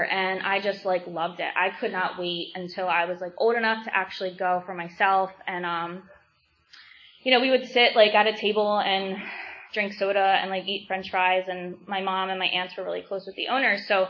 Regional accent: Souderton, Pennsylvania, United States; I was, born and raised in Souderton, Pennsylvania, which is about 20 minutes south of here. I lived in the same house for the first 23 years of my life.

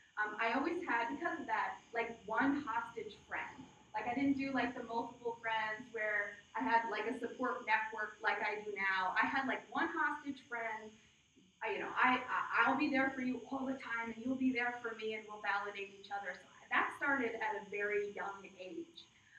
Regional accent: Wyomissing, Pennsylvania, United States; I grew up in Wyomissing, Pennsylvania. Which is about an hour from here.

